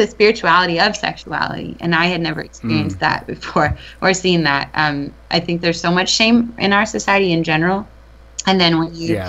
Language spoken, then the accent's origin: English; Minnesota, United States; I feel like so much of being growing up in Minnesota was just … was, he was from Minnesota, and we were lucky we had him